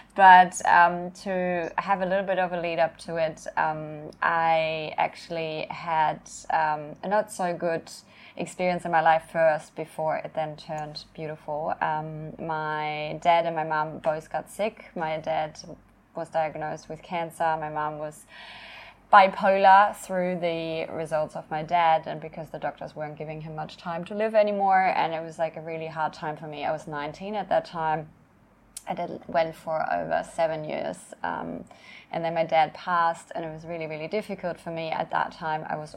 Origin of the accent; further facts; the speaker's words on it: Spain; I'm going to move back to Spain. I grew up in Spain.